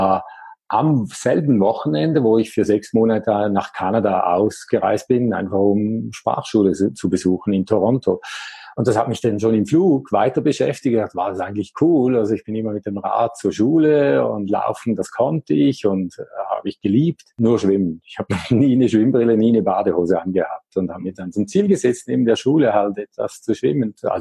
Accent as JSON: {"language": "German", "region": "Appenzell", "country": "Switzerland", "tie": "born or raised there", "said": "Also ich bin aufgewachsen, wohne immer noch im Appenzellerland. Das liegt ganz im Osten der Schweiz, nahe an Deutschland und Österreich, der beiden Grenzen."}